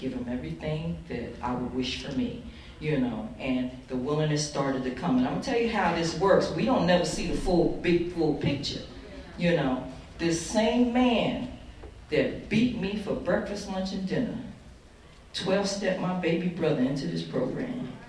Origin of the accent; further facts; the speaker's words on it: New Jersey, United States; you know, I'm from New Jersey, and I was in D.C. in the worst of my addiction